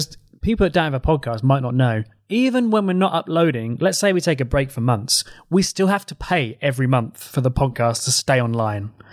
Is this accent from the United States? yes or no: no; Brazil; now in London, United Kingdom; I live in London, or I have lived in London for 10 years, but I'm originally from Brazil